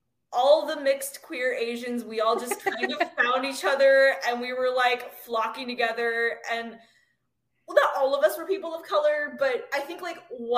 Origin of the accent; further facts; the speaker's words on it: Los Angeles, California, United States; also born or lived in New York; I was born in Manhattan, but I didn't really live in the city at all until now. I grew up in the LA area until I was 7